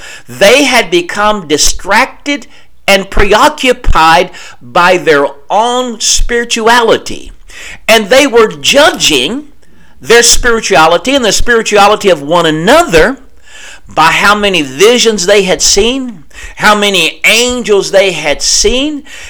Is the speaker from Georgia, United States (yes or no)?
no; Texas, United States; Growing up in Northeast Texas, we used to say when I was a kid, you need to come down off your high horse.